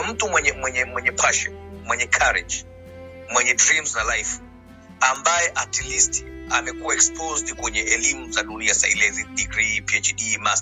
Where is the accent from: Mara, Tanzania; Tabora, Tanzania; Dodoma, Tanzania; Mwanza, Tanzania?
Mwanza, Tanzania; born there; kwa sababu mimi sijazaliwa Kilimanjaro, mimi nimezaliwa Mwanza.